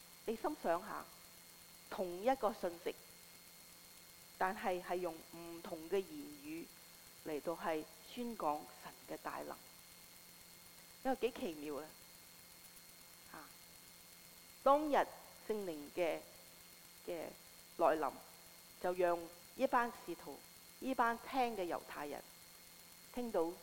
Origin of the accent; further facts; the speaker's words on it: Hong Kong; first language Cantonese; Chinese is a second language; 我们是香港人懂讲广东话，但是要讲国语呢都要很多很多很多的时间，因为不是我们的母语，所以呢很难学的